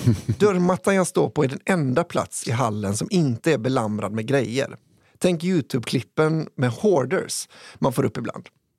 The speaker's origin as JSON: {"language": "Swedish", "town": "Stockholm", "region": "Stockholm County", "country": "Sweden", "said": "Jag är en kille från Sveriges huvudstad."}